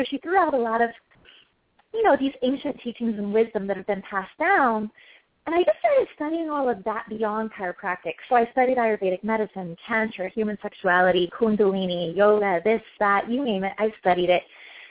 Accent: Ohio, United States; I'm originally from Ohio, and I cannot stand the humidity.

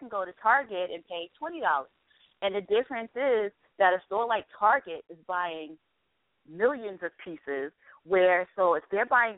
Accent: Mount Vernon, New York, United States; now in New Jersey, United States; Well, I came to New Jersey about 8 years ago. Like I said, I'm from Mount Vernon. I went to school in Virginia, and when I came back to New York to look for work, I started working in New York

